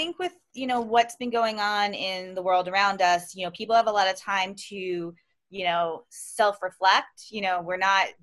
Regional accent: New York, United States; yeah, I'm New Yorker.

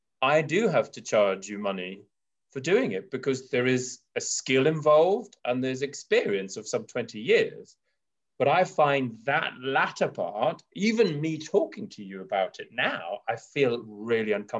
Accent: South Africa; Now, growing up in South Africa, God made Adam and Eve, not Adam and Steve, no?

